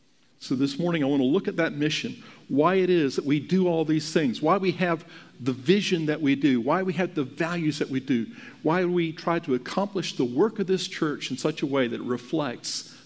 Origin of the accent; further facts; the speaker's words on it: United States; I mean, I'm an American.